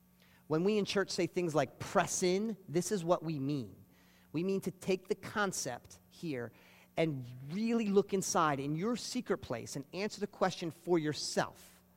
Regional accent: United States; I'm a father of three vivacious boys and one little princess. I am an American. I am a man.

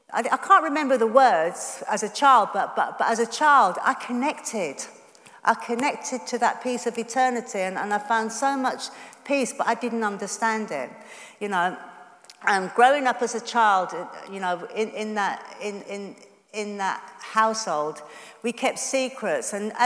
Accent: Yorkshire and the Humber, United Kingdom; I was brought up in Yorkshire, mixed race, and in the 60s, this was the wrong colour to be

